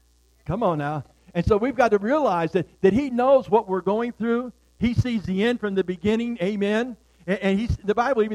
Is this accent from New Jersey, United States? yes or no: no; Detroit, Michigan, United States; I grew up in Detroit area, and in when I was growing up, you could sleep out on the porch